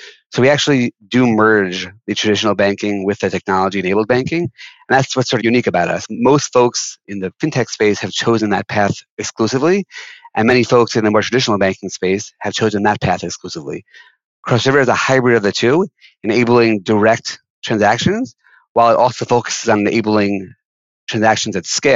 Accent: Long Island, New York, United States; So I'm actually a New Yorker, born and bred, and really never left. I grew up on Long Island.

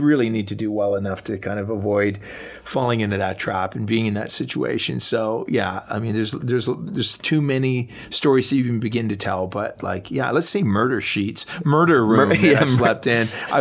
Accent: Ajax, Ontario, Canada; because I grew up in Ajax Whitby area.

